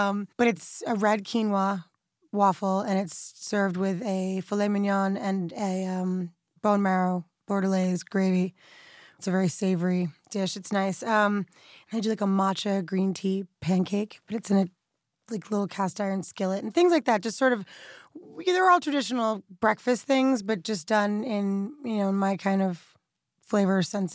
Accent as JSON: {"language": "English", "country": "United States", "said": "And I'm very American."}